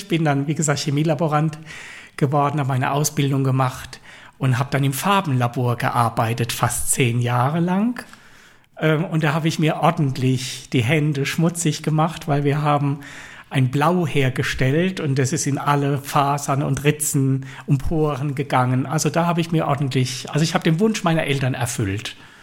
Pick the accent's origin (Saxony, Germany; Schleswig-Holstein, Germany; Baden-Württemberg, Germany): Baden-Württemberg, Germany; Mannheim; Also ich bin 1970 in Mannheim geboren, bin ein Neckarstadt-West-Kind.